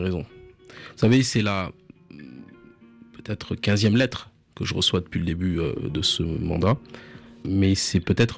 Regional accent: France; ma carte d'identité indique que je suis français.

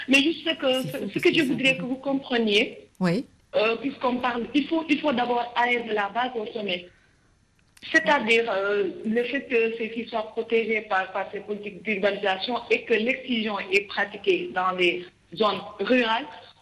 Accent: Kolda, Senegal; now in Dakar, Senegal; Dans la région de Kolda, c'est au sud du Sénégal.

